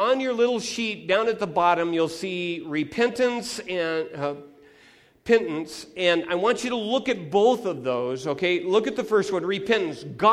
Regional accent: Mountlake Terrace, Washington, United States; I grew up in Mount Lake Terrace, which was right near Edmonds, Washington

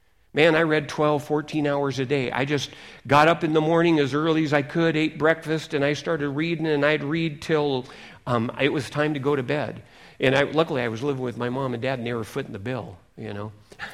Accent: Seattle, Washington, United States; You remember, I was from Seattle. It's always gray skies.

